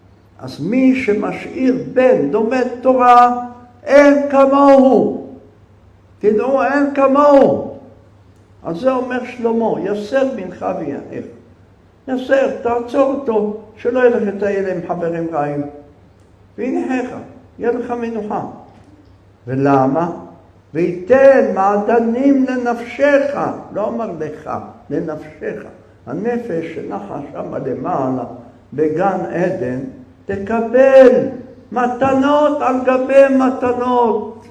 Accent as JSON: {"language": "Hebrew", "town": "Jerusalem", "region": "Jerusalem District", "country": "Israel", "said": "אני ירושלמי. נולדתי במשפחה חרדית, ברבנים. גדלתי בין רבנים."}